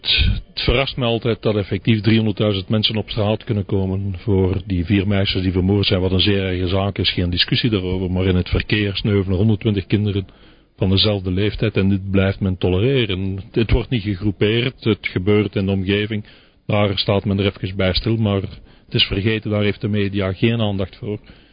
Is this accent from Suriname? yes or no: no; Belgium; We zijn Belg, we blijven Belg, dat gaan we nooit veranderen.